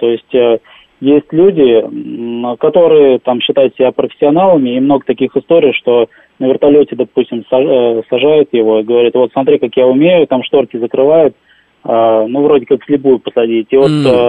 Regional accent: Kamchatka Krai, Russia; Я сам родился на Камчатке, жил там.

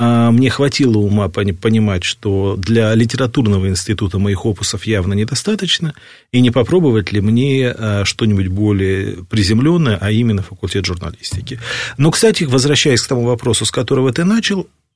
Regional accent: Zheleznodorozhny, Moscow Oblast, Russia; Я сам из Подмосковья. Город, есть такой город железнодорожный Московской области.

